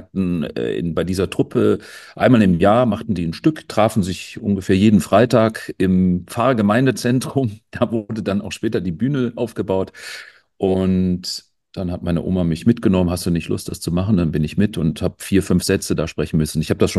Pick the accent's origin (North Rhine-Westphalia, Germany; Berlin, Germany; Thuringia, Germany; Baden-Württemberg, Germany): North Rhine-Westphalia, Germany; born there; now in Munich, Germany; Da ist meine Heimat, nämlich in München. Und zwar auch schon sehr lange wohne ich in der Stadt und habe sie gebürtig eigentlich vom Niederrhein kommt, dann irgendwann lieb gewonnen. Was für ein Rheinländer